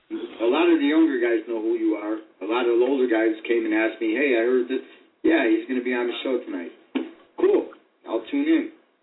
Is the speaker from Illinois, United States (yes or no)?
yes; Chicago, Illinois, United States; I'm originally from the west side of Chicago. And I lived down by the projects when I was a kid.